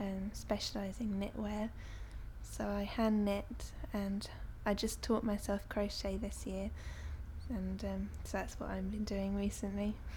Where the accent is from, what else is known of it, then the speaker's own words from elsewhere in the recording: Brighton, South East England, United Kingdom; I'm 25 years old, and I'm from Brighton.